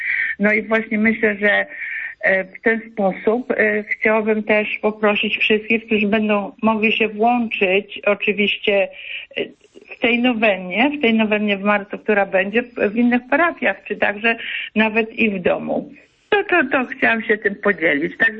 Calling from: Sopot, Pomeranian Voivodeship, Poland; U nas w Sopocie jest też kościół świętego Andrzeja Boboli

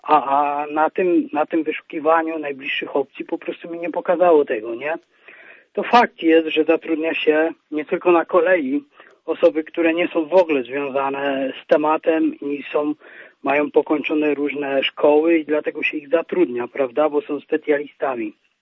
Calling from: Nysa, Opole Voivodeship, Poland; dzwonię z Nysy.

